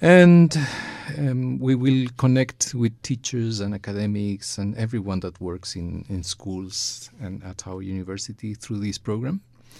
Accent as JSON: {"language": "English", "town": "Santiago", "region": "Santiago Metropolitan Region", "country": "Chile", "said": "I come from Santiago, but my parents were born in Purranque and in Huayusca. My mother is from Huayusca, a really small town in this area."}